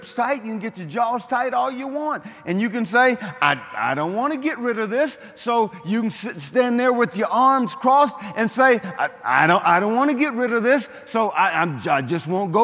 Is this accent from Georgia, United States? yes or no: no; Oklahoma, United States; I said, "I'm from Oklahoma